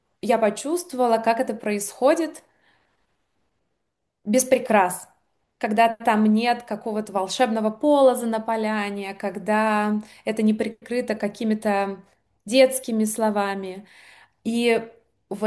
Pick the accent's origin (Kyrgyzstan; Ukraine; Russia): Ukraine; first language Russian; now in Berlin, Germany; И я, как русскоязычная украинка, сталкиваюсь с множеством проблем.